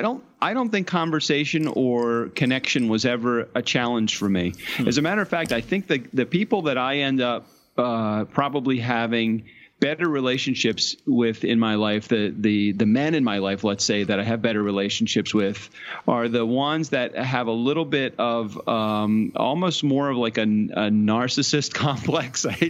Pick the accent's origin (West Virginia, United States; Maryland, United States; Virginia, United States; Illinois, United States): Maryland, United States; Baltimore; It was a great environment to grow up in, even though my parents got divorced.